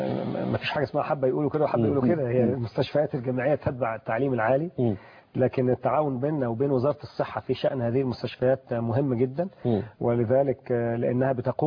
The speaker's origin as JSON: {"language": "Arabic", "country": "Egypt", "said": "احنا كمصريين من اعضاء التدريس"}